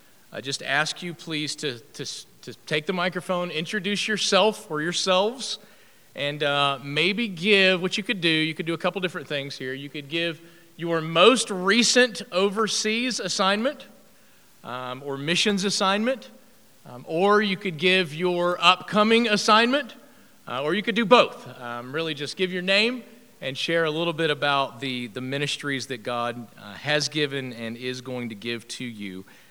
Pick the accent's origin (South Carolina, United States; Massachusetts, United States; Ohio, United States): South Carolina, United States; And I'm from South Carolina, right?